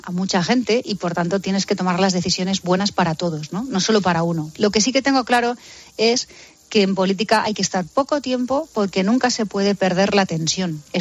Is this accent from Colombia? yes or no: no; Madrid, Community of Madrid, Spain; Adoro el centro de Madrid, la capital. Soy nacida en Chamberí, en mitad del atasco.